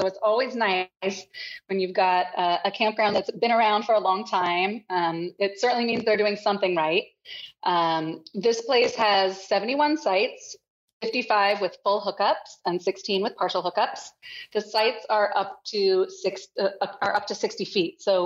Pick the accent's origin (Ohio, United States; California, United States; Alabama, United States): California, United States; San Francisco; also born or lived in Marin; I grew up in San Francisco and Marin.